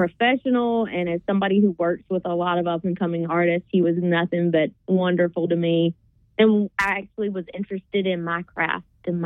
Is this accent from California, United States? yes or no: no; Citronelle, Alabama, United States; Yep, I grew up in Citronelle. I was a Wildcat.